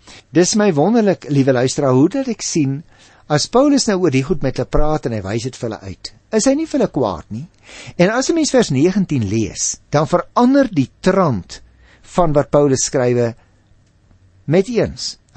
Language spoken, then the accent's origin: Afrikaans; Paarl, Western Cape, South Africa; ek het natuurlik 'n Boerandse agtergrond. Ek is gebore en grootgeword in die Parel. Ek het op Stellenbosch studeer.